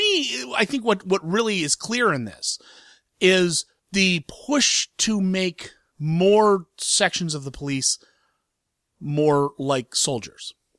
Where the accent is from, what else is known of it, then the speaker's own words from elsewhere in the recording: Columbus, Ohio, United States; It's opening in Columbus, Ohio, which is my hometown